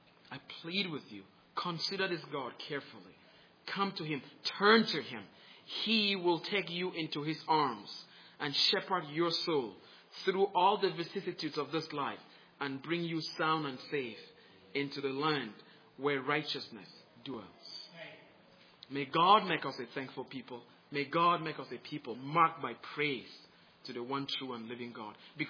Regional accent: Cameroon; I grew up in Cameroon in Central Africa, and we had gods. Every family had their own gods. Every tribe had their own gods.

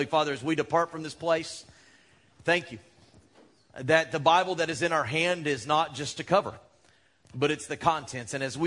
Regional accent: Texas, United States; I just say that because I'm from Texas.

